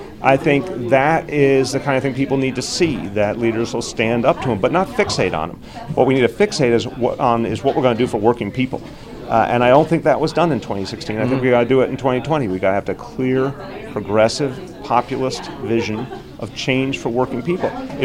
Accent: New York, United States; I think, you know, as a New Yorker, there's nothing about Donald Trump's approach that ever surprises me.

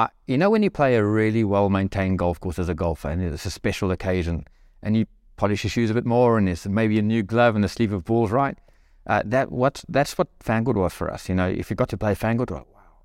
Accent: George, Western Cape, South Africa; I grew up a humble home, middle-class family. I lived in George my whole life. I went to school there. I moved away for my military.

